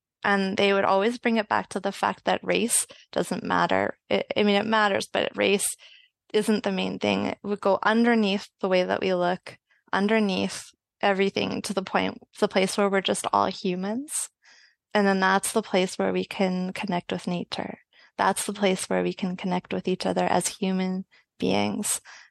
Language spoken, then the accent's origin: English; Edmonton, Alberta, Canada; grandparents came from Hungary, Poland, Ireland, England, that kind of heritage. And I was born in Edmonton, Alberta, Canada.